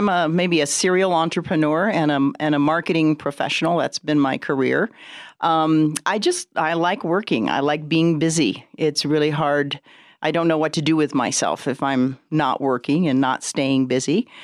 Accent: Indonesia; also born or lived in Olney, United States; I was born in Olney, Maryland, but I was raised in Indonesia. 10 years in Indonesia.

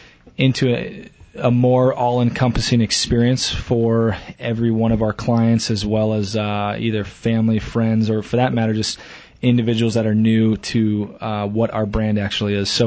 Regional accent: Prescott, Arizona, United States; I grew up here in Prescott, and obviously we're known for definitely being a town that caters more towards retirees, which is great. I moved back here

